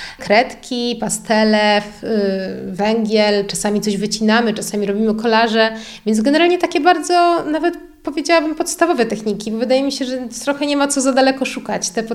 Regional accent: Ostrów Mazowiecka, Masovian Voivodeship, Poland; moved away as an adult; also born or lived in Wrocław; Pochodzę ze Ostrowi Mazowieckiej, z małego miasta na Mazowszu.

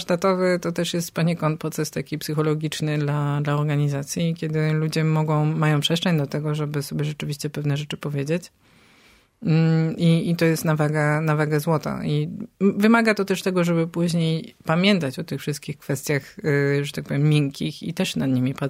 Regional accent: Strasbourg, Grand Est, France; Ze Strasburga, czyli z mojego rodzinnego miasta.

